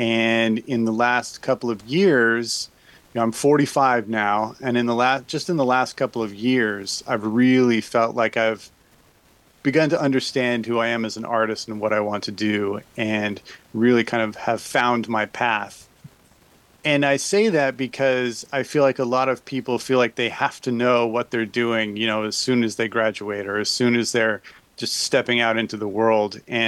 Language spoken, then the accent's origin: English; Utah, United States; I was actually born and raised in Utah, in the mountains, and have been doing art from a very, very early age.